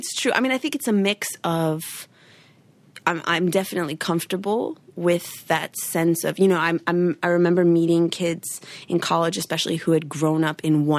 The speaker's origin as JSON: {"language": "English", "town": "Wilmette", "region": "Illinois", "country": "United States", "tie": "born or raised there", "also_born_or_lived": "Evanston", "said": "And then I grew up primarily in Wilmette, Illinois, which is, kind of the next town north."}